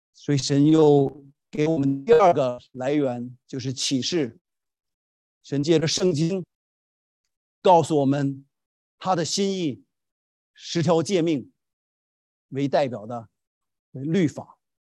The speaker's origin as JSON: {"language": "Chinese", "country": "China", "lives_now": "United States", "said": "我们从中国来，那时候中国红色的这个共产党统治，很多不自由。在美国我们很自由"}